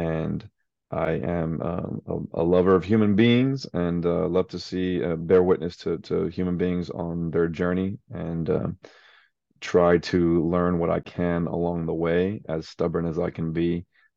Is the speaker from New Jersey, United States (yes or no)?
no; Texas, United States; now in Nashville, United States; So I am Texan, like I said, first and foremost. I am a father of two young boys, 7 and 4. I'm a husband to my wife, Lindsay, and we have a home here in Nashville.